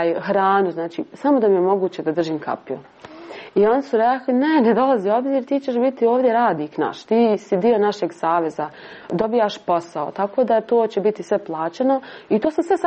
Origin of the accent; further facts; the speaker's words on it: Sarajevo, Federation of Bosnia and Herzegovina, Bosnia & Herzegovina; rekla sam da dolazim iz Sarajeva, da želim da gledam svjetski kup